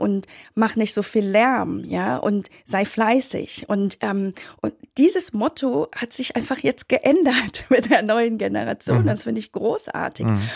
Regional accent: Aachen, North Rhine-Westphalia, Germany; also born or lived in Vietnam; Ich bin in Vietnam geboren, bin hier aufgewachsen in Aachen

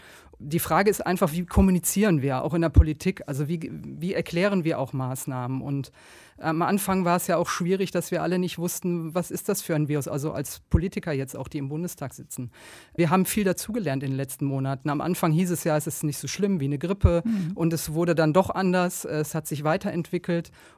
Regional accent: Duisburg, North Rhine-Westphalia, Germany; Und ich komme jetzt aus Duisburg.

